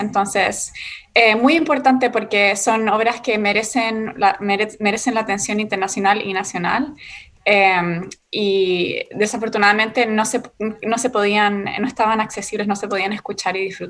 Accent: Chile; now in New York, United States; nací y crecí en Chile, soy chilena, pero quise venir a estudiar acá en Nueva York. Mi mamá es originalmente Nueva York

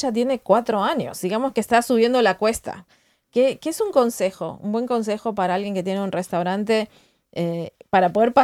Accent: Argentina; now in France; Porque yo soy argentina, veo restaurantes argentinos acá.

